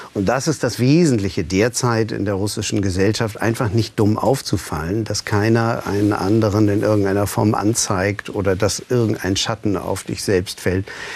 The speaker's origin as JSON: {"language": "German", "region": "Berlin", "country": "Germany", "said": "wie lebt man in West-Berlin, wo ich herkam."}